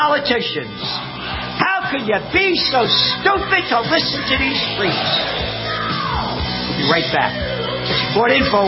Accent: Bronx, New York, United States; also born or lived in Yonkers; It's about growing up in the Bronx as a kid, moving to Yonkers

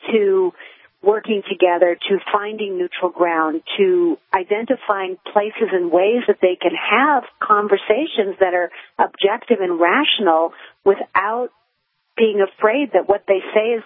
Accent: California, United States; we're ordinary citizens. We're from California

